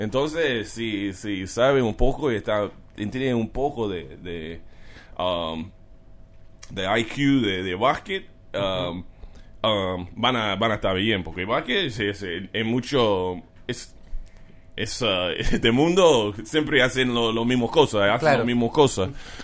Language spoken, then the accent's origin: Spanish; North Carolina, United States; Carolina del Norte.